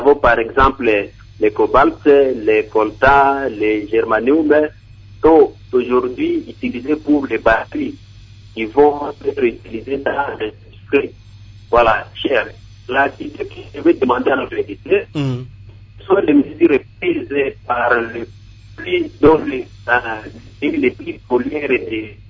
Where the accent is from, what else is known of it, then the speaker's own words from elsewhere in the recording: DR Congo; Chez nous, en RDC, il y a quand même les éléments, les matières premières